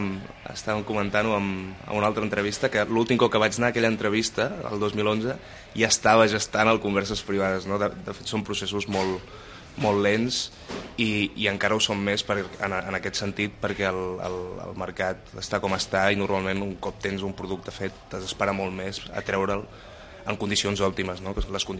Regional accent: Sant Cugat, Catalonia, Spain; al meu poble, Sant Cugat, amb tota la banda

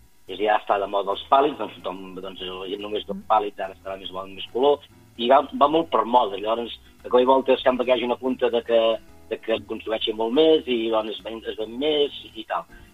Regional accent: Sant Sadurní d'Anoia, Catalonia, Spain; Jo soc de Sant Sadurní, ja Sant Sadurní el cava ens valorem molt fred.

